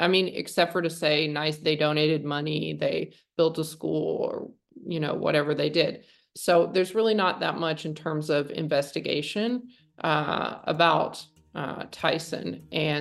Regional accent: Oak, Arkansas, United States; I am from Oak, Arkansas. It is a town of, my mom says there's 179 people in this town. I'm not sure how she knows that, but it's a very small town in the Ozark Mountains.

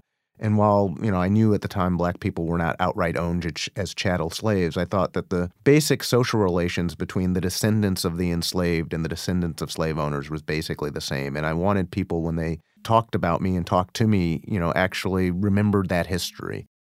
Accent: Chicago, Illinois, United States; I grew up in the city of Chicago, which is a really segregated city. I grew up on the South Side to middle-class parents.

